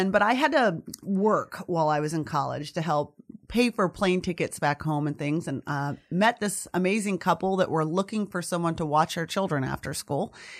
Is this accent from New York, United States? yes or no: no; Oregon, United States; that was not the Oregon I grew up in. I grew up out toward the coast in a logging community. So it was a farming and logging community.